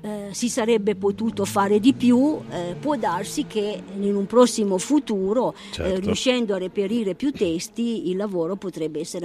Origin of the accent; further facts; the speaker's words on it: Montalto Dora, Piedmont, Italy; born there; Ma innanzitutto lui, come me, siamo nati a Montalto d'Oro.